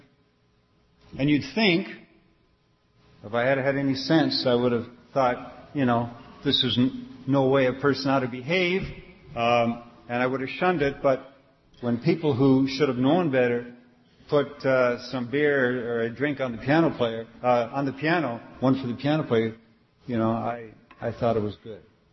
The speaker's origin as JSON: {"language": "English", "country": "Canada", "tie": "born there", "said": "This was in Canada. I'm a Canadian by birth."}